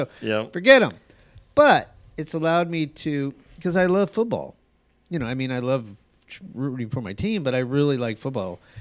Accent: Albuquerque, New Mexico, United States; Well, I grew up in Albuquerque.

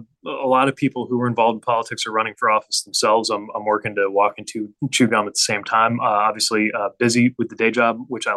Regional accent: United States; just as an American.

